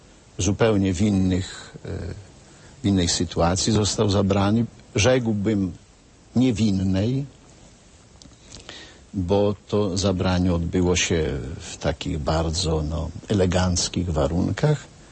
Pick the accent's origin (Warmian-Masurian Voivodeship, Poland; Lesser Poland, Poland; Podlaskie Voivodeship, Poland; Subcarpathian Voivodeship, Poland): Podlaskie Voivodeship, Poland; Moje to świadectwo dotyczy drugiego powiatu, augustowskiego, bo tam są moje rodzinne strony.